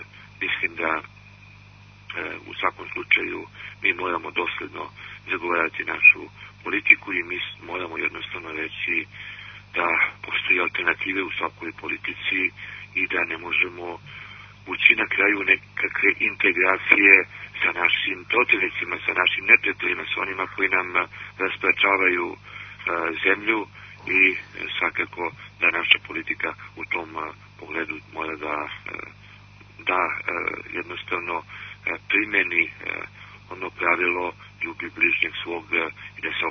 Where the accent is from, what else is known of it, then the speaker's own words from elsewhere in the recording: Montenegro; now in Serbia; mi ljudi poreklom iz Crne Gore, Srbi iz Crne Gore